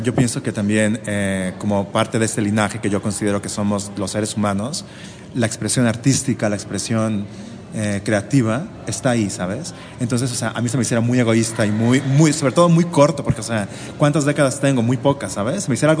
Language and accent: Spanish; Guadalajara, Jalisco, Mexico; born there; Nacimos en Guadalajara.